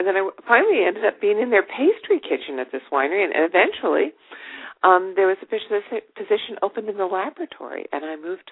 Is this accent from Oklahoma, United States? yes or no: no; New Jersey, United States; Being a winemaker was not a career option when I grew up in New Jersey.